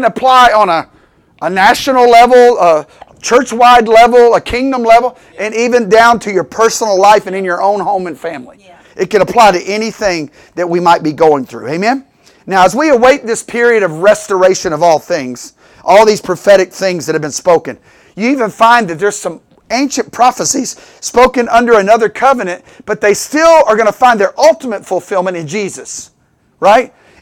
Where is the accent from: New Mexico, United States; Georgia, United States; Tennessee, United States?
Tennessee, United States; Memphis; And I'm from Memphis.